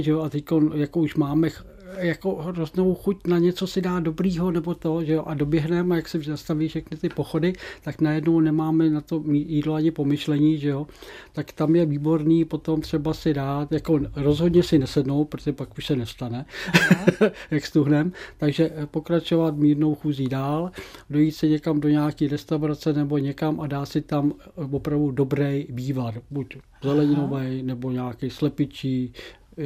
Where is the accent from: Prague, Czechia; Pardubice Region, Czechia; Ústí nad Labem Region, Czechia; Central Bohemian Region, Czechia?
Prague, Czechia; now in Sokolov, Czechia; A já dneska bydlím v Sokolově, že jo, přestože jsem rodilý Pražák.